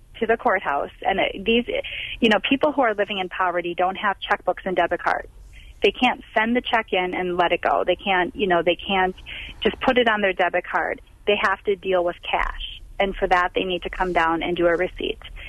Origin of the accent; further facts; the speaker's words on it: Wisconsin, United States; now in Milwaukee, United States; it's not where I'm from, by the way. You know, I'm from the Door County area, and I've seen poverty all around the state.